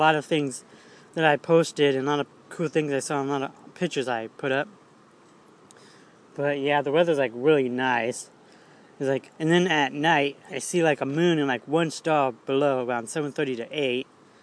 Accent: Bremerton, Washington, United States; I'll go back to my hometown, be back in Bremerton by Wednesday night at 9:00 p.m.

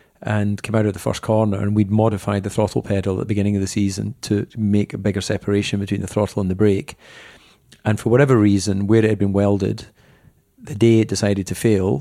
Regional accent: Dumfries, Scotland, United Kingdom; born there; and I was born in Dumfries.

